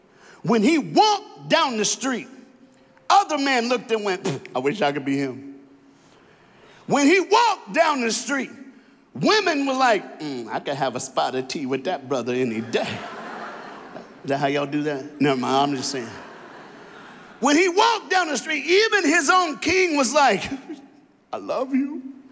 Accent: United States; Because I'm black, I'm from America, and that's how black preachers roll

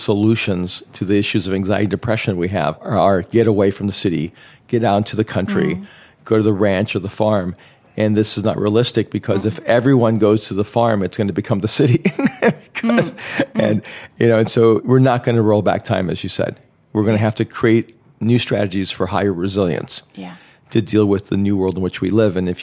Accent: El Salvador; We had a nanny in our house from El Salvador, because we're from El Salvador

